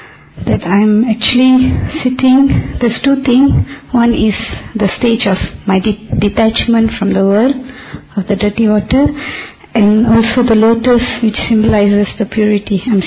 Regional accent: Malaysia; from Malaysia.

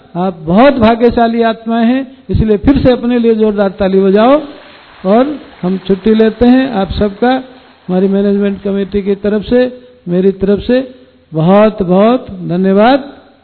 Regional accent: Odisha, India; क्योंकि मैं जगन्नाथ भूमि से बिलोंग करता हूं

